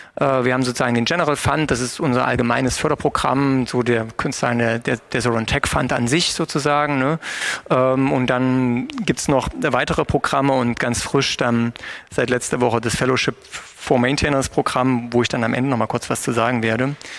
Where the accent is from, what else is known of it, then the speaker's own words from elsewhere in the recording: Dresden, Saxony, Germany; Und ich als Dresdner kam natürlich dann auch nicht umhin